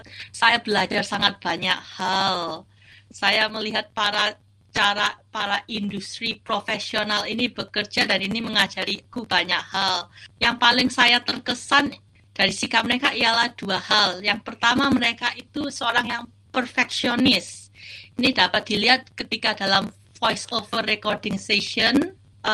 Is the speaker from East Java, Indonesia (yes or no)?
yes; Surabaya, East Java, Indonesia; now in Melbourne, Australia; Saya dari Surabaya, saya ke Melbourne ini untuk belajar animasi dari RMIT